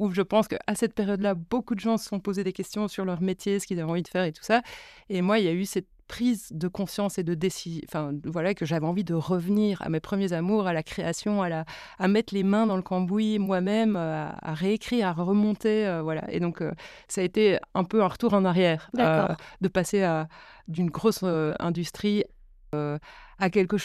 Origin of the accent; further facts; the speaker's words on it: Belgium; parce que chez nous, en Belgique, ça reste petit et tout le monde se connaît